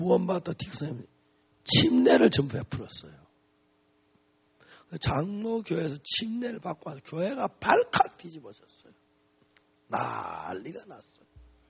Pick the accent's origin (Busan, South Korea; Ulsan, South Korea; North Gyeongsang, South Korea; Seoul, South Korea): North Gyeongsang, South Korea; Seonsan; 제가 경북 선산에 좋은 시골에서 자라서 태어나서 죄만 짓고 어둡게 어둡게 살았습니다.